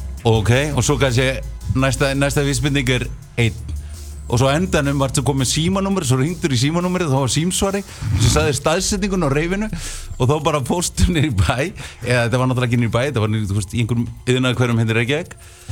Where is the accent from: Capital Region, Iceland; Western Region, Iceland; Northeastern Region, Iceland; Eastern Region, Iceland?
Capital Region, Iceland; Kópavogur; ég og Addi við allast upp í Kópavoginum og við vorum alltaf að hlusta á hardcore og hérna rave danstólest svona early 90s.